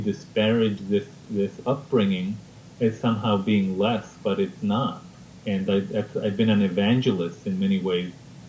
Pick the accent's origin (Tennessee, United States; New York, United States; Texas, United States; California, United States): Texas, United States; Isleta; relate it to how I grew up, the good lessons I learned in Isleta, you know, my hometown in the outskirts of El Paso.